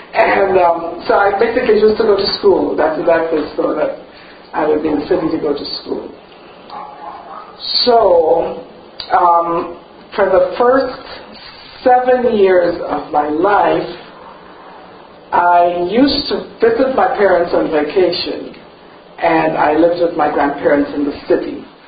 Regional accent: Guyana; I was born in Guyana, South America.

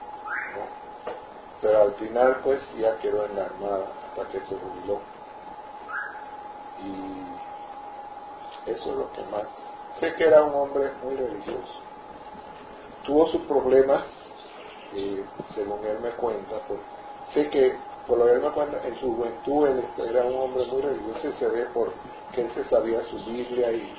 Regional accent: Panama; yo soy panameño, muy nacionalista y todo

